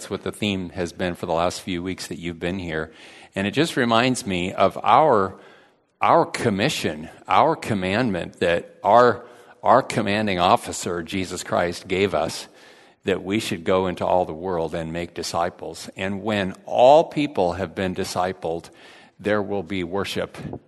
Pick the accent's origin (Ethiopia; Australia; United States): Ethiopia; born and raised in Ethiopia. I'll tell a few stories about that. Loved growing up in Africa.